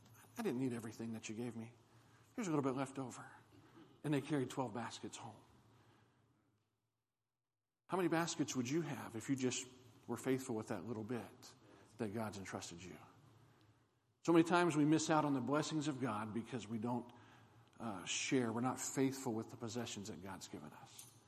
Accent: Ohio, United States; I grew up in Ohio. My dad was a pastor.

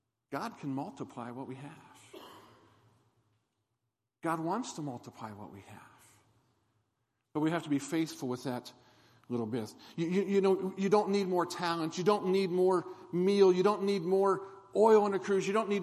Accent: Ohio, United States; I grew up in Ohio. My dad was a pastor.

